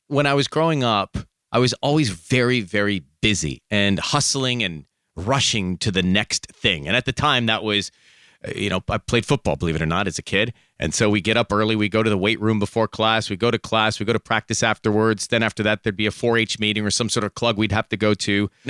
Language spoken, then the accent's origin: English; Atlanta, Georgia, United States; moved away as an adult; now in Los Angeles, United States; I wanted to move to Los Angeles when I was growing up in Atlanta. I had a dream to do that when I was a teenager. I made that dream come true when I was 19, still a teenager.